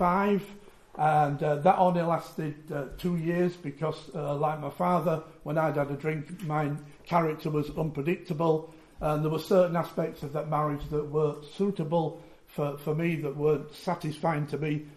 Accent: Leeds, Yorkshire and the Humber, United Kingdom; now in York, United Kingdom; I'm from Leeds in Yorkshire. I now live in York. My mother was a nurse. She was a practicing Roman Catholic. I've got a younger brother.

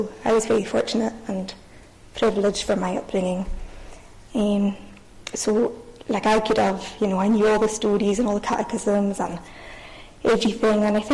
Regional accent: Scalpay, Scotland, United Kingdom; So I'm living in Scalpay, which I suppose is kind of a good place to start. So I was brought up in Scalpay, which was lovely. Very thankful for my upbringing.

